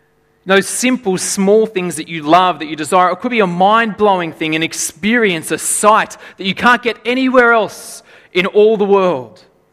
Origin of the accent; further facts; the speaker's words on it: Lithgow, New South Wales, Australia; And then there's Lithgow, my hometown.